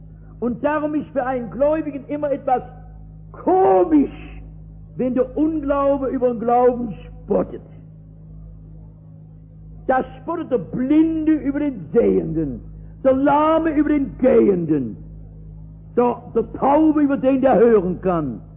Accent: North Rhine-Westphalia, Germany; Bei uns im Ruhrgebiet gibt es ja dolle Industriekapitäne.

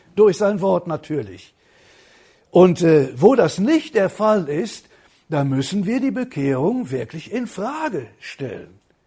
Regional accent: Cologne, North Rhine-Westphalia, Germany; Ich bin in Köln geboren, eine Kölsche Jung, wie man so sagt, aber keineswegs stolz darauf.

